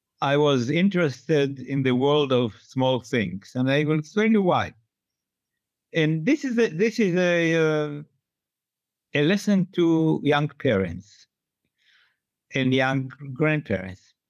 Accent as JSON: {"language": "English", "town": "Haifa", "region": "Haifa District", "country": "Israel", "tie": "born or raised there", "said": "Then the mayor of Haifa, in my hometown, calls me from his car."}